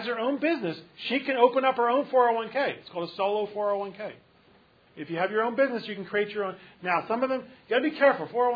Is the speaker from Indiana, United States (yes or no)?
no; Philadelphia, Pennsylvania, United States; moved away; He's from Philadelphia. I'm from Philadelphia. We're Italians, Goombas. You ever been to Philadelphia? You're not missing anything. Okay, but anyway, he moved out, I moved out